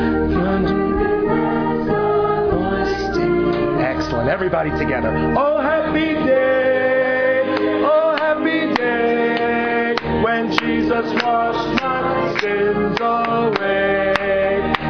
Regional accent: Keansburg, New Jersey, United States; for those of you who don't know me, just very quickly. I'm from New Jersey, Keensburg, New Jersey, top of the Jersey Shore.

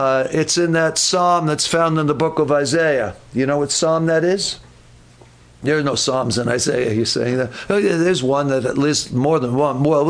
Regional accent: New York City, New York, United States; I come from New York City. Not very many people have wells in New York City

